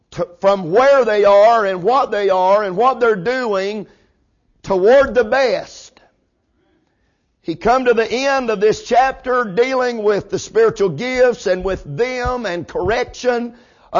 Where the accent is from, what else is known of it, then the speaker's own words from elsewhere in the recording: United States; born there; You know, I was born in America and it was just natural for me to speak English. I mean, it was just natural. Mom and Daddy spoke English. Everybody around me spoke English.